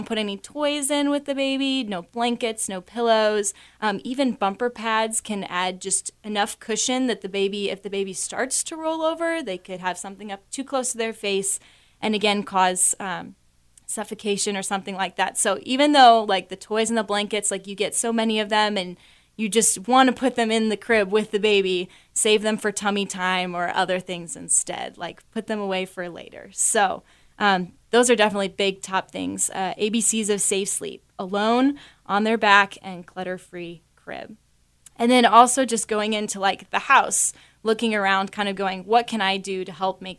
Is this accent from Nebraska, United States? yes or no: yes; Nebraska, United States; also born or lived in Costa Rica; I'm originally from Nebraska, but my story to C of O is quite interesting. My family and I were missionaries in Costa Rica, actually, for 8 years.